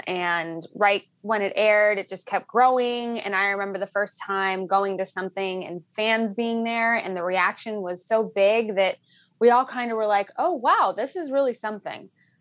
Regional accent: Los Angeles, California, United States; I have to say, I grew up in Los Angeles. I'm from here.

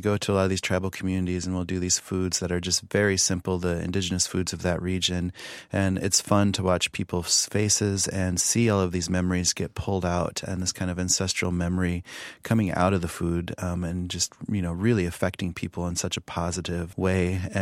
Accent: Pine Ridge, South Dakota, United States; So growing up on Pine Ridge, we had a sauce called wojapi, which was traditionally chokecherry.

